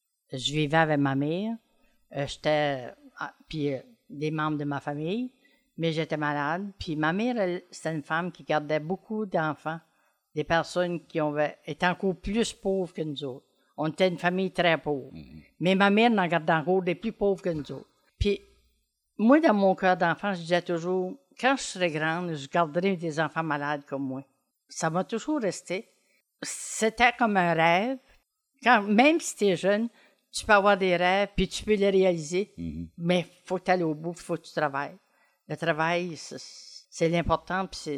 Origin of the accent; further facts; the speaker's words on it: Saint-Basile, New Brunswick, Canada; J'ai 77 ans. Je viens de Saint-Basile.